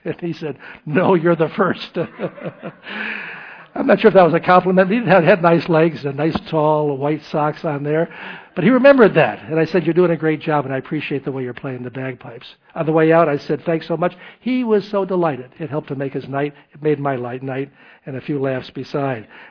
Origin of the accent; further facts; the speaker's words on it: Tennessee, United States; born there; Of course, I was born in Tennessee